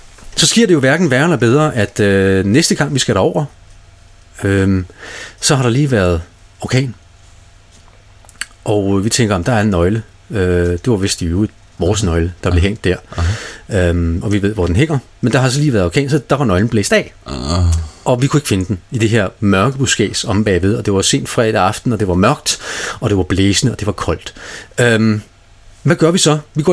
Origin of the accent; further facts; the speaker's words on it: Greenland; now in Denmark; Jeg er vokset op i Grønland.